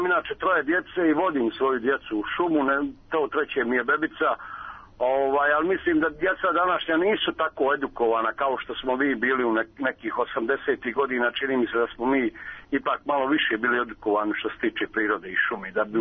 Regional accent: Bosnia & Herzegovina; ja imam 43 godine i rođen sam inače u Bosni. Bila mi je šuma sa tri strane kući.

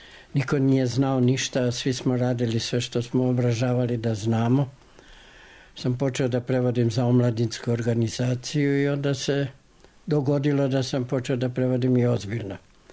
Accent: Zrenjanin, Vojvodina, Serbia; Ja sam rođen u Banatu. Ja kao dete, rođen sam do 1929. godine, nisam ni jedno jedino dete poznavao u današnjem Zrenjaninu, tadašnjem Velikom Bečkereku, u međuvremenu Petrovgradu, koje ne bi znalo srpski, nemački i mađarski, eventualno slovački, rumunski i romani.

